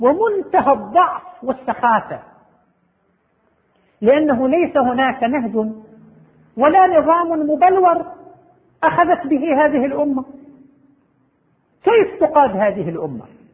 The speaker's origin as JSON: {"language": "Arabic", "country": "Saudi Arabia", "said": "عندنا في المملكة العربية السعودية،"}